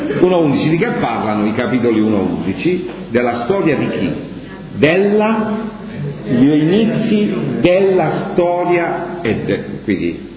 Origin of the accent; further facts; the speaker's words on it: Apulia, Italy; noi siamo, la maggior parte di noi siamo pugliesi, forse tutti.